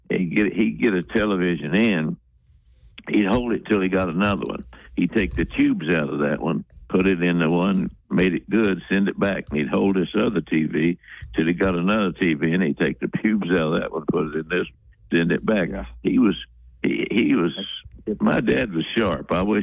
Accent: Roan Mountain, Tennessee, United States; I just went back to my hometown so they could take me home for one more time

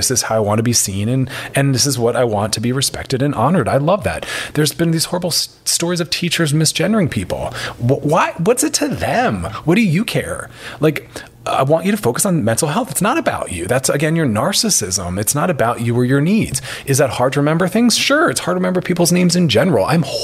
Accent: Philadelphia, Pennsylvania, United States; This is out of my hometown, Philly.

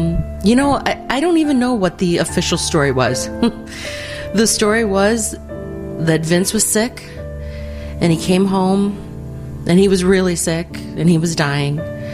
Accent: Chicago, Illinois, United States; I'm from Chicago.

